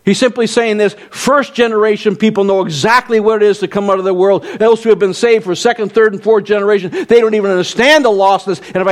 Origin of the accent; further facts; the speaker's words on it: Vineland, Ontario, Canada; I grew up in Vineland, and so we went there